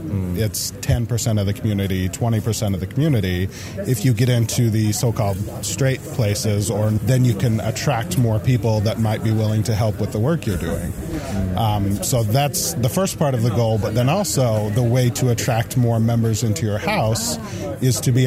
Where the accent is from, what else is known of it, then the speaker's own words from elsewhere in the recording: Portland, Oregon, United States; I'm from Portland, Oregon, and I'm with the Order of Benevolent Bliss.